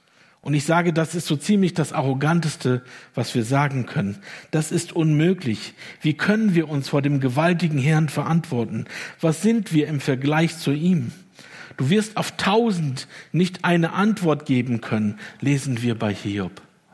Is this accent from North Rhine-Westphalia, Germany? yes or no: no; Lower Saxony, Germany; Als Niedersachse war es für mich sehr befremdlich, als ich ins Ländle kam